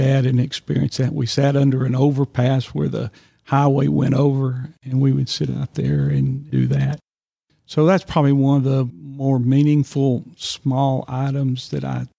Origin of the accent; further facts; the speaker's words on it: Arlington, United States; When I grew up in Arlington, there was, 20,000 people.